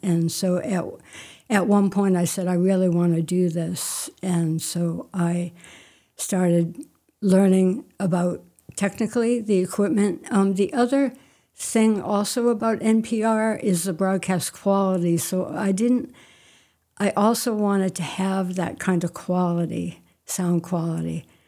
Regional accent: Massachusetts, United States; now in Maine, United States; I grew up in Massachusetts. I do have to say that I've been in Maine for, I'm not sure if it's 40 years or more, so I feel like I'm from Maine now.

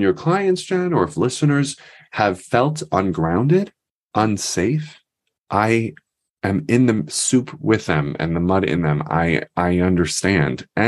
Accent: United States; you know, I'm an American, so we can only stay for 3 or 4 months.

